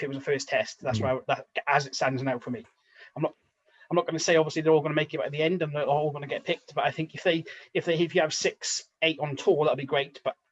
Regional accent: Wales, United Kingdom; Whether people listen to me as a Welshman or not, I don't think Farrell should be in that 15 anymore.

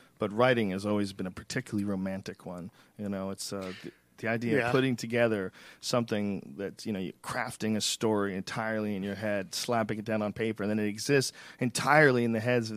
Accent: Newton, Massachusetts, United States; I grew up in Boston and in Newton, one of the suburbs of Boston. There was a lot of snobby people.

